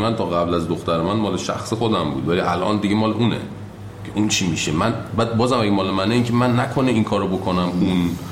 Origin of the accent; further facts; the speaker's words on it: Iran; moved away; ما که خارج از ایرانیم